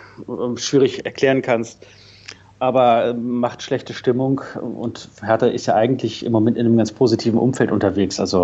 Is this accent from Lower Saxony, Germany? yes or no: yes; Celle, Lower Saxony, Germany; also born or lived in Hamburg; now in Berlin, Germany; Also ich komme nicht aus Berlin, also ich komme eigentlich aus Celle und ich habe dann in Hamburg studiert und bin 1990 nach Berlin gegangen.